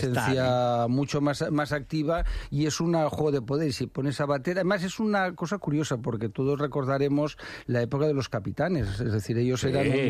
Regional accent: Barcelona, Catalonia, Spain; como catalán y de Barcelona

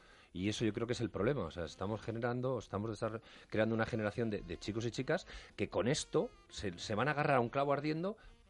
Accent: Madrid, Community of Madrid, Spain; now in Barcelona, Spain; yo vivo en Barcelona, soy de Madrid

